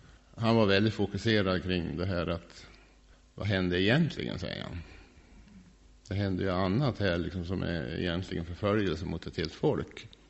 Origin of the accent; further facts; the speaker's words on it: Sweden; det är klart att vi är svenskar.